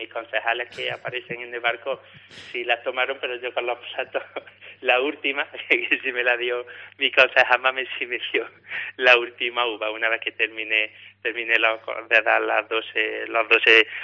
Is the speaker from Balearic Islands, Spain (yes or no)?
no; Luque, Andalusia, Spain; además súper agradecido que esté sonando el nombre de mi pueblo, Luque, que esté sonando por todos lados.